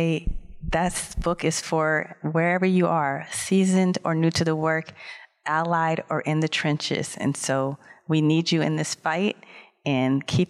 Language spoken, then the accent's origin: English; Los Angeles, California, United States; I saw a lot growing up in Los Angeles in the height of gang activity and the Reaganomics